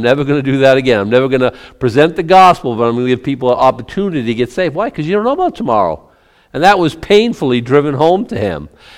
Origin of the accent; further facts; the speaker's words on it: Boston, Massachusetts, United States; now in Maine, United States; When we moved up here, we're from Boston, right?